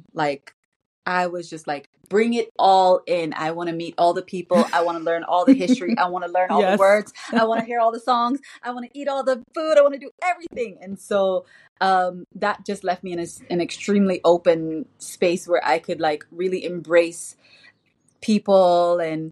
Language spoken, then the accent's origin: English; Jamaica; I grew up in Jamaica, musical country, as everybody knows.